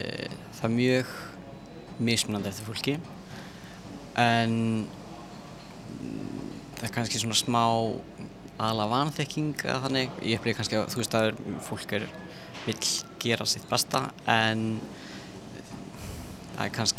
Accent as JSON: {"language": "Icelandic", "town": "Vatnsnes", "region": "Northwestern Region", "country": "Iceland", "lives_now": "Akureyri, Iceland", "said": "ég er frá Vatnsnesi rétt hjá Hvammstanga Þannig að ég flutti hingað fyrst á Akureyri þegar ég var að byrja í Vaffema og fór síðan heim eitt ár eftir það og flutti síðan aftur á Akureyri"}